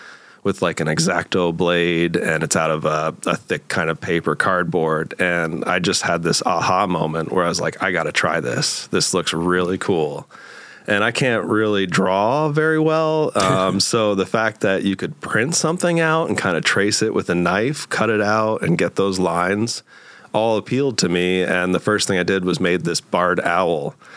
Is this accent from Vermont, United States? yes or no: yes; Middlesex, Vermont, United States; Well, I was raised here in Vermont in Middlesex. Started going to UVM, lived in Burlington for a little bit